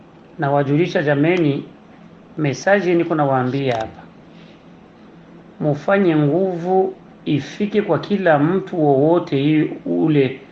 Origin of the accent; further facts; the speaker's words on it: Uvira, South Kivu, DR Congo; Mimi ni mtoto wa Este na nimekomalia Uvira tangu utoto wangu.